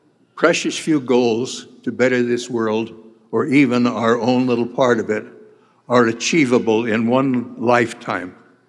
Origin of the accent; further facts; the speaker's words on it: Park City, Utah, United States; to make my hometown, Park City, the wealthiest per capita in the state